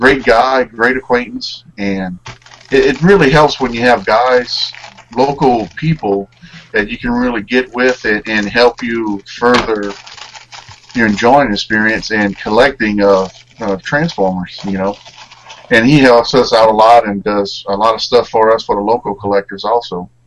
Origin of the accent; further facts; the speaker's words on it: Louisiana, United States; now in Houston, United States; I mean, I'm from Louisiana. Okay, the Astros suck. The Texans suck. I don't care less about them. I'm a Saints fan, okay?